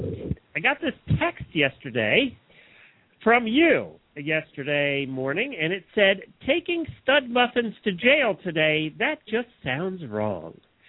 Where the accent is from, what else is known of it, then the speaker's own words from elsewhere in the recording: Ocala, Florida, United States; It's Wednesday, and … from Ocala, Florida.